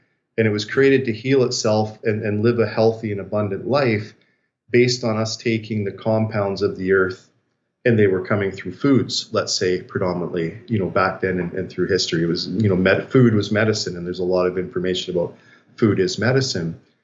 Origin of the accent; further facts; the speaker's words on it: Canada; But as a Canadian and seeing what the government has just passed here